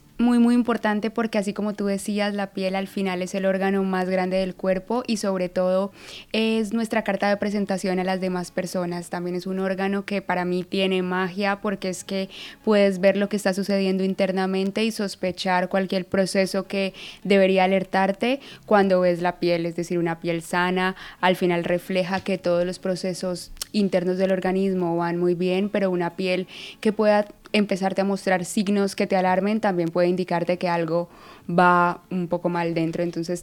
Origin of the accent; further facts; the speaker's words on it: Colombia; now in Spain; estaba en Medellín, en mi casa, que además soy colombiana como el doctor Gabriel. Pero bueno, vivo acá en España ya hace unos 4 añitos.